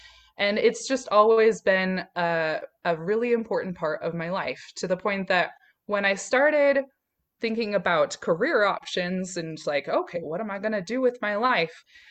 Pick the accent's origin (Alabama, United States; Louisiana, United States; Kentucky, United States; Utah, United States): Utah, United States; So I grew up in Utah in the United States, and I grew up LDS. Is my religion of origin, you could say